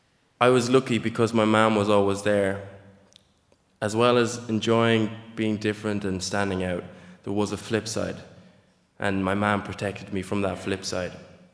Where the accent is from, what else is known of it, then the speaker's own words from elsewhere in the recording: Inagh, County Clare, Ireland; And don't get me wrong, growing up in Ina, I've had a great childhood.